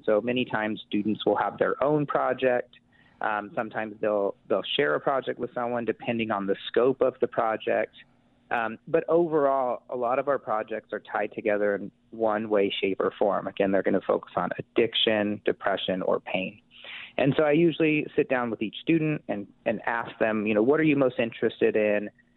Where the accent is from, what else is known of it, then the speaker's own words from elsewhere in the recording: California, United States; moved away as an adult; So I am originally from California. I ended up moving to the UP up in Marquette, Michigan, and going to Northern Michigan University.